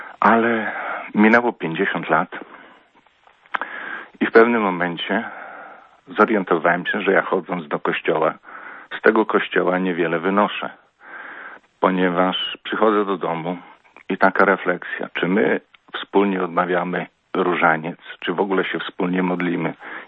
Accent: Kraśnik, Lublin Voivodeship, Poland; urodziłem się w mieście, które nie miało kościoła. Także całe dzieciństwo, nas czwórka była w domu. Chodziliśmy albo na piechotę przez pola 5 kilometrów, albo jeździliśmy, bo to Kraśnik, był Kraśnik fabryczny, gdzie bardzo dużo fabryka, łożysk tocznych.

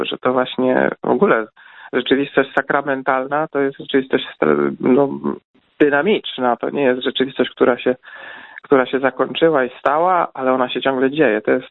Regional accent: Szczecin, West Pomeranian Voivodeship, Poland; Pochodzi, tam się urodziłem, w Szczecinie się urodziłem, choć w Szczecinie nie mieszkałem, ale obok, niedaleko, dokładnie. Parafia świętego Ojca Pio w Pniewie, to jest 20 parę kilometrów od Szczecina.

